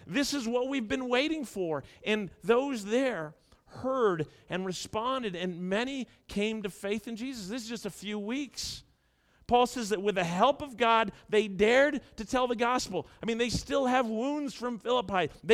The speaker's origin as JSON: {"language": "English", "town": "Toronto", "region": "Ontario", "country": "Canada", "tie": "born or raised there", "said": "I grew up in Toronto."}